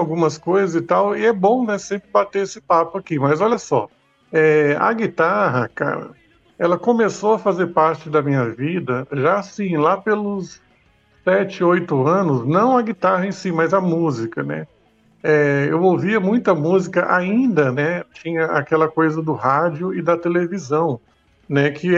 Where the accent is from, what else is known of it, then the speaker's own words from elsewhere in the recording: Rio Grande do Sul, Brazil; eu ouvia muita música caipira, muita música regional, porque eu sou gaúcho, né? Então eu ouvia muita música do sul do país, né?